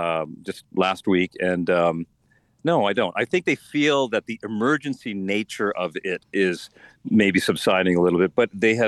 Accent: Canada; as a Canadian and also a U.S. citizen, but as a Canadian, I'm very proud of that.

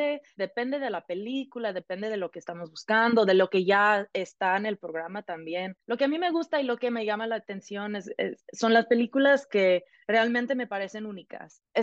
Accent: Colorado, United States; Spanish is a second language; yo empecé a aprender como a los 11 años. Yo soy de Colorado y yo fui a una escuela bilingüe

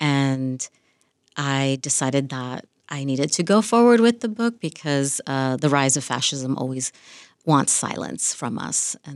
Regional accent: New Jersey, United States; So I like to say I grew up in the United Nations of Latinos, located in New Jersey.

